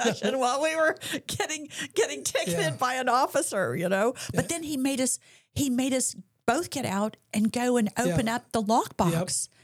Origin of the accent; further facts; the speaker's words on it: Arkansas, United States; born there; I was born in Arkansas, so I felt like it was my, kindred town.